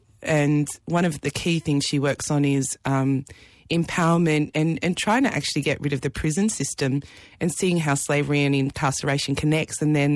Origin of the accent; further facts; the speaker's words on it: South Africa; So this is something that I connected to being South African.